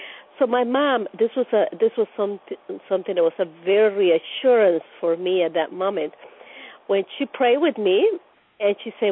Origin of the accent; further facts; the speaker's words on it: La Ceiba, Atlántida, Honduras; English is a second language; also born or lived in Copán / Tegucigalpa; I was born in Copan, grew up in La Ceiba, went to med school in Tegucigalpa in the city.